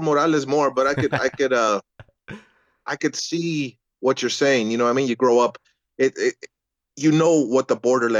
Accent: El Paso, Texas, United States; Us growing up in El Paso and Juarez area

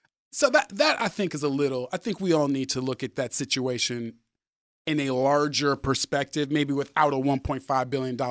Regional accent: University City, Missouri, United States; A little town called University City, which is right next to St. Louis.

